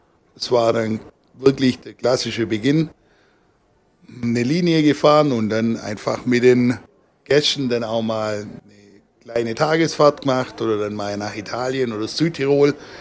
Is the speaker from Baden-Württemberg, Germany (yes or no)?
yes; Blaubeuren, Baden-Württemberg, Germany; Ursprünglich komme ich aus Blaubeuren.